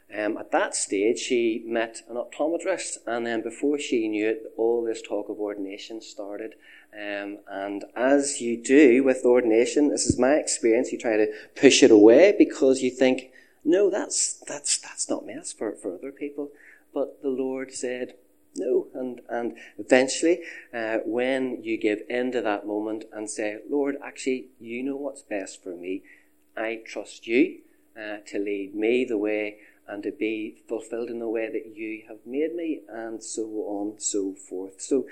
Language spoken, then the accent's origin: English; Lurgan, Northern Ireland, United Kingdom; I grew up on the Avenue Road in Lurgan, went to Lurgan College, and left the college in 1988.